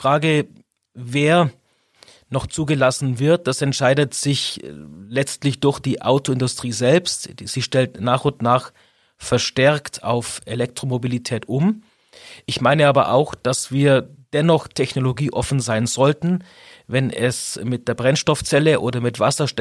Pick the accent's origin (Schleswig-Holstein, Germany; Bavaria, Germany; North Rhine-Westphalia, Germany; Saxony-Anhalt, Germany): Bavaria, Germany; Augsburg; also born or lived in Illertissen; Ich bin 45 Jahre alt, in Illertissen geboren, weil meine Eltern dort zufälligerweise vor 45 Jahren gewohnt haben. Bin aber Augsburger durch und durch, habe in Augsburg studiert